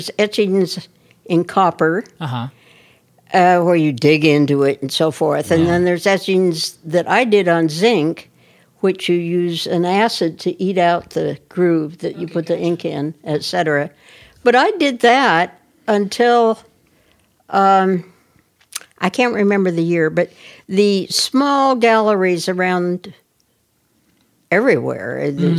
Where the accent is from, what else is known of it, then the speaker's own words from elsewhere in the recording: Portland, United States; also born or lived in Minnesota; I am from Portland. Yeah. And I am a native, but we lived, my husband and I lived in Minnesota for 20 years.